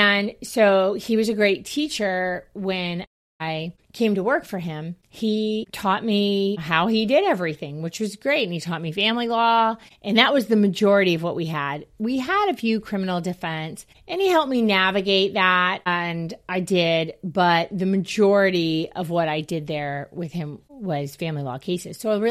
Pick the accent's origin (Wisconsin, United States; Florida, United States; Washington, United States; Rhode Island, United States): Florida, United States; Jacksonville; and really I'm from Jacksonville, wanted to move back closer to family.